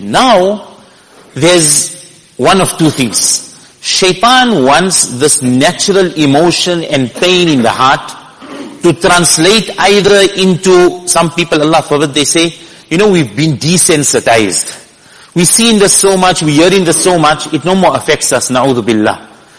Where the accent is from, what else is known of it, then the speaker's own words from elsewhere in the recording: South Africa; I'm a South African, so I can say it.